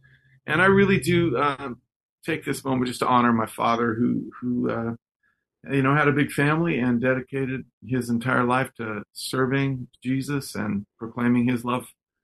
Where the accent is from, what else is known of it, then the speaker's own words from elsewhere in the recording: Texas, United States; born there; When I was just a kid, I was born in Texas.